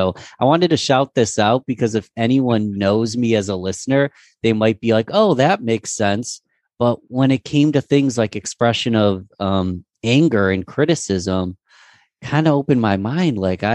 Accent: Rochester, New York, United States; And I'm from Rochester, New York.

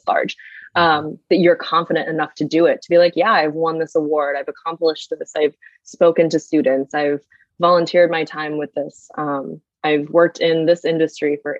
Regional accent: Philippines; You know, I'm Filipino, so I can say this

